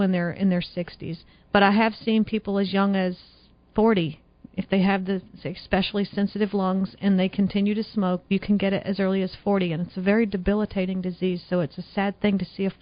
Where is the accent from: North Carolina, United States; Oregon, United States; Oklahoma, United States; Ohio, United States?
North Carolina, United States; accent: Southern; moved away; Yep, I moved to Michigan from North Carolina 16 years ago, and I've been in Michigan a long time, but I still like the snow.